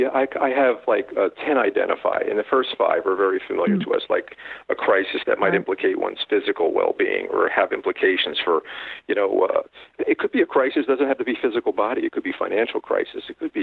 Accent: Newark, New Jersey, United States; because we were, you know, growing up in North New Jersey. In Newark, New Jersey, which is a very Italian Catholic area.

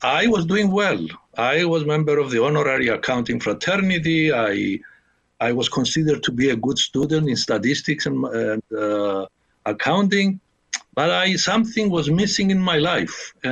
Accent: Cyprus; English is a second language; now in United States; Now, originally, I came from Cyprus, and some people may not know where that is. That's in the Eastern Mediterranean, a little island, the third in size, actually, in the Mediterranean, not far from Israel and Lebanon.

